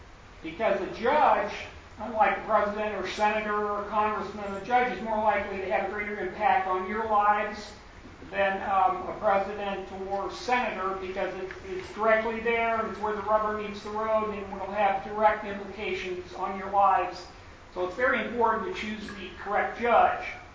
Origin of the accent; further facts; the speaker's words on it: Springfield, United States; I'm from Springfield. My grandfather came over here from England and was a coal miner. My father worked in the coal mine.